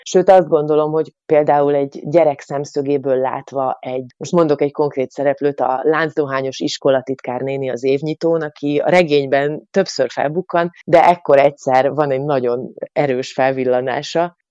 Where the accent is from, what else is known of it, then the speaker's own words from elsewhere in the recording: Kökény, Baranya, Hungary; én alapvetően egy falusi lány vagyok, tehát egy Pécstől 5 kilométerre levő Kökény nevű kis faluban születtem, ahogy a mesekönyvekben meg van írva, erdő, tó, gyönyörű természet és igazi falusi élet állatokkal.